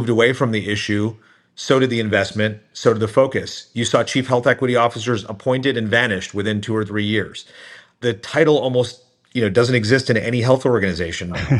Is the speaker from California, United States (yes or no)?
no; New Jersey, United States; I grew up as an Indian American in northern New Jersey, and as strange as it may sound today, there weren't a lot of us back then. There's obviously a lot of Indian Americans in New Jersey now.